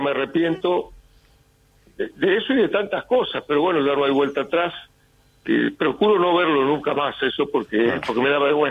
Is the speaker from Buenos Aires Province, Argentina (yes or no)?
yes; Bahía Blanca, Buenos Aires Province, Argentina; born there; yo nací en un barrio, en Bahía Blanca, en Villa Mitre